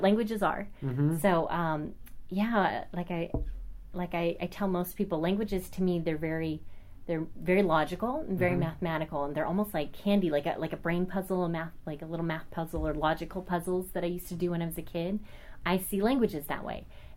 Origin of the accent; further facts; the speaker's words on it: California, United States; here I am, this, you know, little blonde girl growing up in Orange County